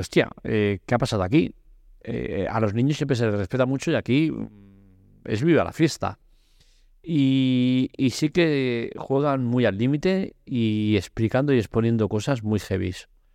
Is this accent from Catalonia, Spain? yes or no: yes; Catalonia, Spain; first language Catalan; Spanish is a second language; Y yo, como catalán, me siento ofendido porque es mi lengua materna.